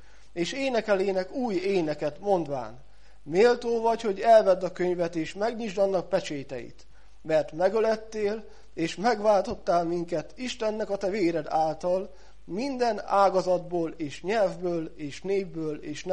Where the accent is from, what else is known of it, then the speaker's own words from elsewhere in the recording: Tarpa, Szabolcs-Szatmár-Bereg, Hungary; a Tarpa nevezetű községből származom. Ez Fehérgyarmat irányában, ahogy megyünk Vásárosnamény felé, ott egy 2500 fős kis község. És ott születtem, szüleim már gyermekkoromtól fogva vittek gyermekisten tiszteletre, egy nagyon komoly vallásos családban